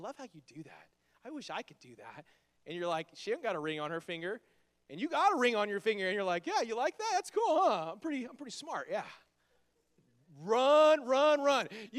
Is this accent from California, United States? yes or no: yes; Bakersfield, California, United States; I'm from Bakersfield.